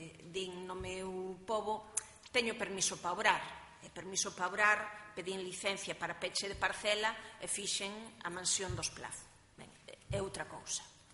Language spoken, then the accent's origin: Galician; Galicia, Spain; Vivamos como galegos.